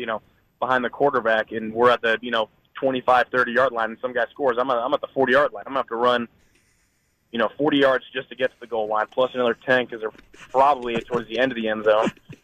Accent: California, United States; born or raised there

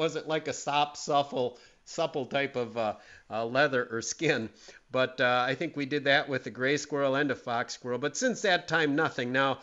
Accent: Green Bay, Wisconsin, United States; When I grew up in Green Bay, that was fairly common.

